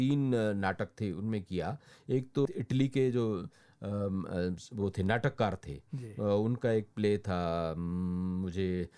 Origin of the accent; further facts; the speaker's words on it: Haryana, India; अब मैं हरियाणा से हूँ, मैं आपको बताऊंगा हरियाणा में लोकगीत